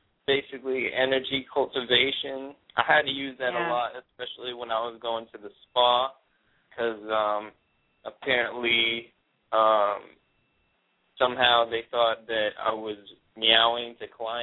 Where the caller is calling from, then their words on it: Austin, Texas, United States; I'm calling from Austin, Texas.